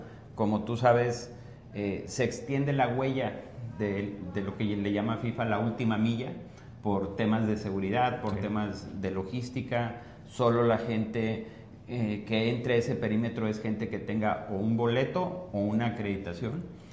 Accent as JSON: {"language": "Spanish", "country": "Mexico", "said": "como mexicanos, pues, todos queremos ver a la selección."}